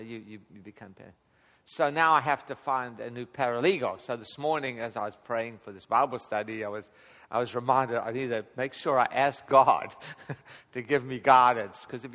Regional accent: South Africa; being born and raised in South Africa

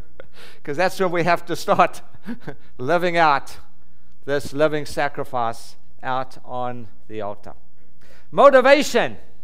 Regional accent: Texas, United States; You remember that old country western song that we're from Texas, so we like country western songs.

